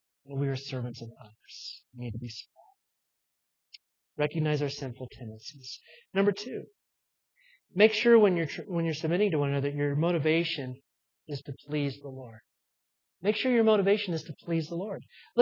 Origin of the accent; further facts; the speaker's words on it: the South, United States; And I grew up in the South, so I know it's a little stilted, okay?